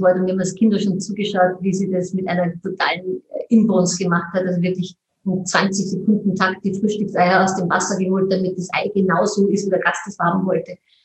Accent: Mondsee, Upper Austria, Austria; Wenn ich sage, ich komme aus Mondsee

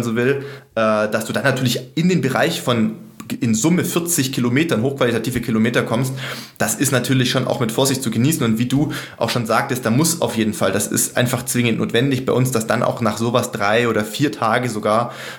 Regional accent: Sindelfingen, Baden-Württemberg, Germany; also born or lived in Regensburg; wie ich in Sindelfingen, sag ich mal, sportlich groß geworden bin in der Jugend und dann auch in Regensburg

